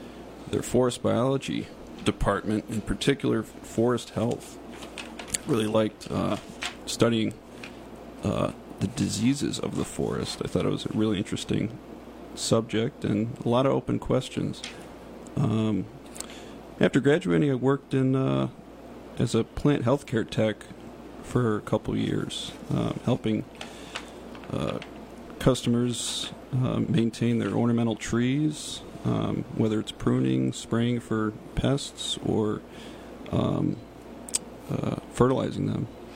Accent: Whitesboro, New York, United States; I grew up in Whitesboro, a village outside of Utica, New York, so central New York I'm originally from.

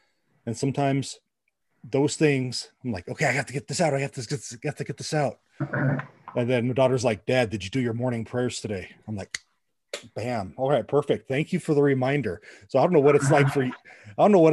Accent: Los Angeles, California, United States; I grew up in the Los Angeles area.

